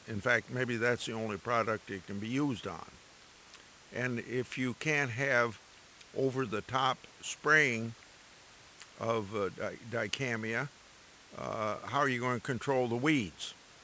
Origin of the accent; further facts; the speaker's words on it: New Hartford, United States; A gas at my hometown filling station was $3.99 in New Hartford.